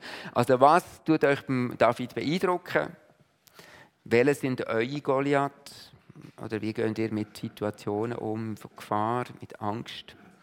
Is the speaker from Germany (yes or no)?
no; Switzerland; Das sind wir Schweizer immer das noch ein bisschen, das ist für uns Schweizer sehr wichtig.